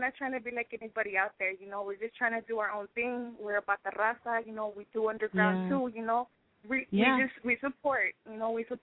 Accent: Las Vegas, Nevada, United States; now in Houston, United States; You know, I stay posted up here in Houston. And, you know, my hometown is Vegas, you know, Las Vegas is 702.

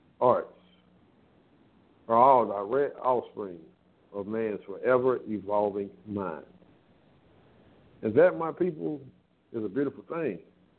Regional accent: Atlanta, Georgia, United States; Now, I'm from the South, Atlanta, Georgia, to be exact. All part of the Bible Belt.

